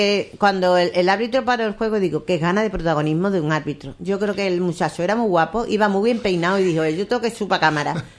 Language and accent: Spanish; Seville, Andalusia, Spain; Sí, yo soy de Sevilla.